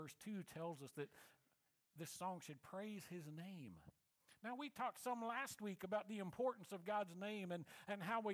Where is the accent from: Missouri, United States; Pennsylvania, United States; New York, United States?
Missouri, United States; Moberly; The church that I grew up in Moberly, Missouri.